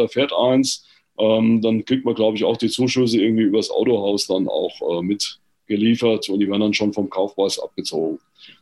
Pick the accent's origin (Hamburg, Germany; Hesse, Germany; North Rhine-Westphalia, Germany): Hesse, Germany; Biebergemünd; ich komme ja aus Besenkassel, kann man ja hier sagen, ne? Irgendwie mit Besenkassel kann doch der eine oder andere was anfangen, also Biebermünd-Kassel.